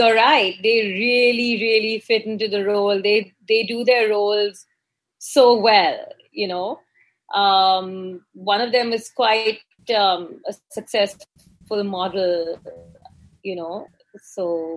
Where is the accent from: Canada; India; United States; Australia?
India; English is a second language; I'm from India, right? I mean, right now also I'm in Mumbai. I'm born and brought up in India.